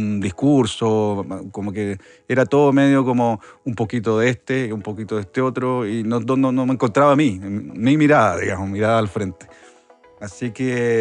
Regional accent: Santiago, Santiago Metropolitan Region, Chile; Soy de Santiago.

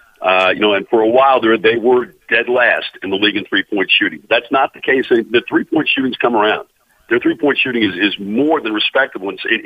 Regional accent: New York, United States; I loved it growing up. I grew up in New York. I was a Met fan.

